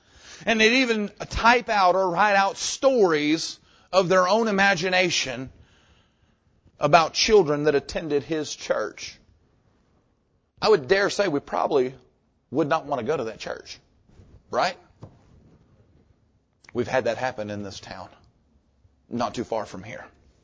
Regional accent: United States; am I actually encouraging something that, as an American, I would find offensive?

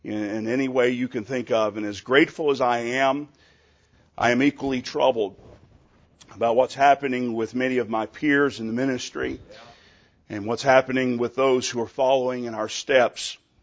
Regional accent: Mid-South, United States; I was from the Mid-South and went to about 3,000 of them and got no meetings out of it.

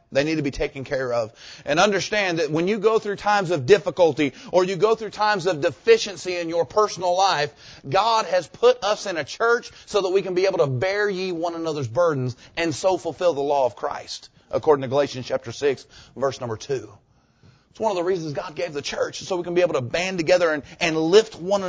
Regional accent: Jacksonville, Florida, United States; I even talked to Brother Throw as well and the church that I grew up in there in Jacksonville.

